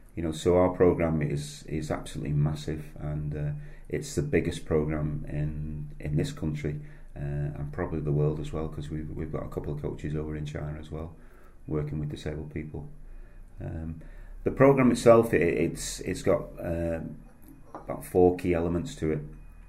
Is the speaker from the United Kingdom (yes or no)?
yes; Southport, North West England, United Kingdom; I was born and bred in Southport.